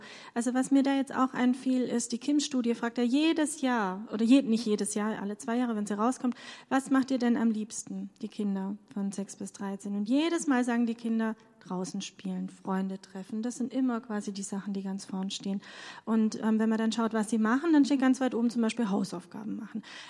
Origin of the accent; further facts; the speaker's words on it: Stuttgart, Baden-Württemberg, Germany; Ich komme aus Stuttgart, das hört man wahrscheinlich